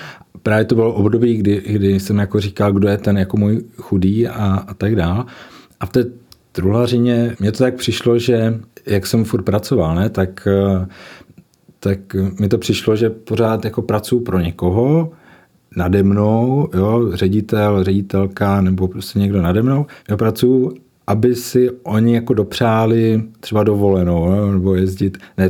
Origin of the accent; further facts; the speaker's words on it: Kroměříž, Zlín Region, Czechia; Já jsem vyrůstal v Kroměříži, kde jsem chodil na základní školu